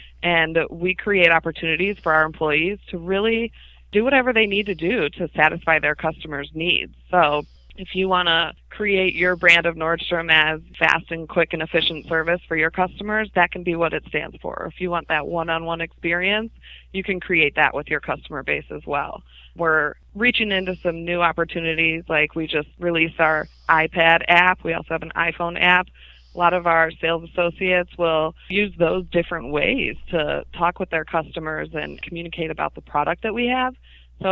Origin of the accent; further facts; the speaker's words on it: Cleveland, Ohio, United States; also born or lived in Texas; I moved back to my hometown in Cleveland, Ohio, and I worked at our store there as a kids' shoe assistant manager for a while.